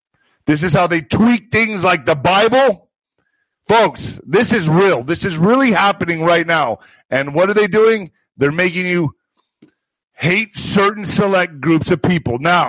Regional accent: El Paso, Texas, United States; Remember, I was raised on the border. I was raised in El Paso, Texas, going back and forth to the most dangerous city in the world. See that, Juarez?

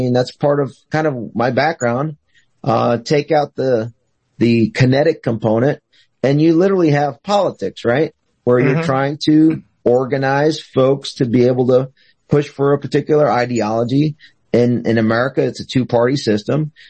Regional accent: United States; born there; I was born here in the States.

